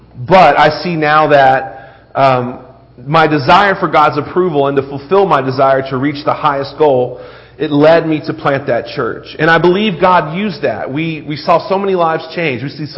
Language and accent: English; the South, United States; I grew up in the South, so us Pentecostals in the South, we haven't learned to be quiet yet or behave ourselves to some degree.